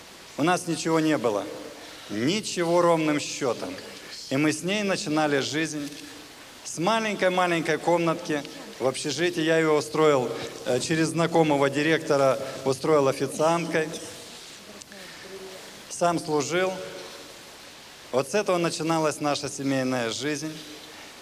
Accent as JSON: {"language": "Russian", "town": "Alushta", "region": "Crimea", "country": "Ukraine", "tie": "born there", "said": "Я вообще родился в Алуште, родился в Крыму."}